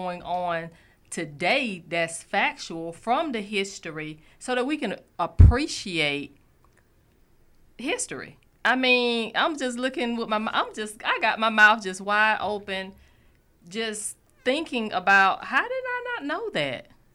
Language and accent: English; Columbus, United States; I was born and raised in Columbus.